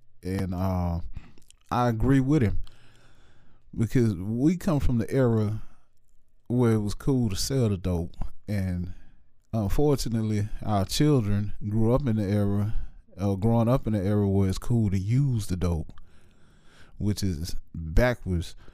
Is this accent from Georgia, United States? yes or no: no; Louisiana, United States; also born or lived in Natchez, Mississippi; now in Nashville, United States; Old school cat, man, from Louisiana, all over Louisiana. I was born in Mississippi, actually, Natchez, Mississippi, 601. Raised in between Vidalia, Louisiana, and New Orleans, back and forth all my life.